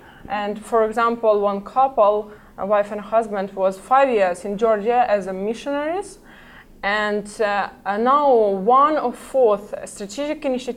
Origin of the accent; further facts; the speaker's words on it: Kyiv, Ukraine; English is a second language; I am from Kyiv, Ukraine, capital of Ukraine.